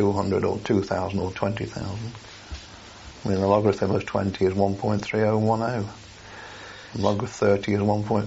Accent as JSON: {"language": "English", "country": "United Kingdom", "said": "we're British"}